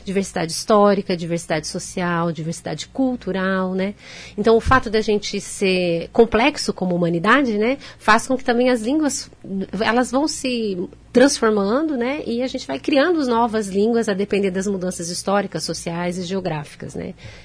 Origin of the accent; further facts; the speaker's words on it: São Paulo, Brazil; accent: caipira; now in Maringá, Brazil; Eu sou do estado de São Paulo, então a gente costuma falar assim, que lá no interior de São Paulo, a gente fala porta, porteiro e portão.